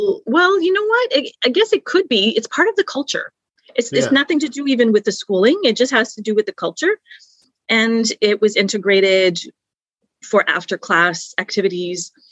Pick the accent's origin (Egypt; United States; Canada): Canada; Ontario; See, in French Canadian culture, and I'm from Northern Ontario, which is very francophone, we do improv comedy in elementary school